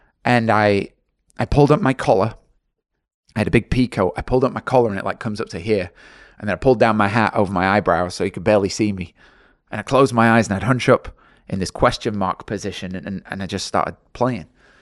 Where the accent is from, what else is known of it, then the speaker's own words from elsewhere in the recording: England, United Kingdom; I'm English, right?